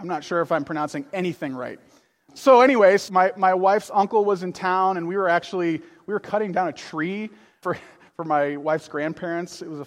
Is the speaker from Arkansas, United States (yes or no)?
no; Illinois, United States; also born or lived in northern Minnesota; I would tell people that I was from Chicago because it was just easier than explaining, like, it's outside of Chicago, whatever.